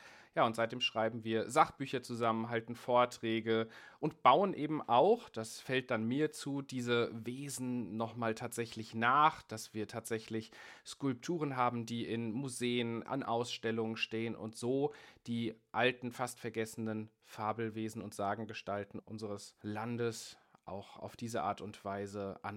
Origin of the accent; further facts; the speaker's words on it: Hesse, Germany; schon in frühester Kindheit bin ich mit den lokalen Märchen und Sagen meiner Heimatregion in Hessen in Berührung gekommen